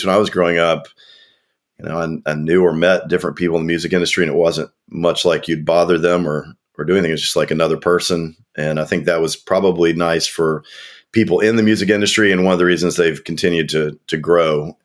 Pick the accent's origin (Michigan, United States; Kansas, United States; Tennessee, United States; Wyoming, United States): Tennessee, United States; Nashville; also born or lived in North Carolina; I would say I was born in North Carolina, but I moved. It was only because my dad was in North Carolina for school. And so we moved back when I was 2.5. So grew up all the way through high school in Nashville.